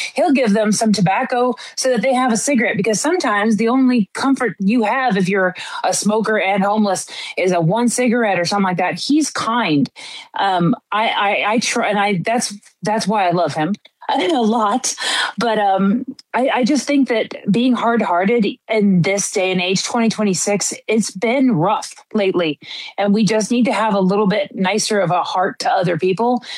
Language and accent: English; United States; because I'm American? Like, no.